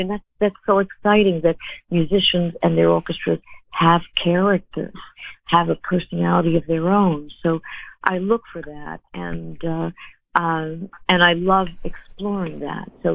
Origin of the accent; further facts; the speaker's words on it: New York City, New York, United States; I grew up in New York City, and we went to concerts a lot.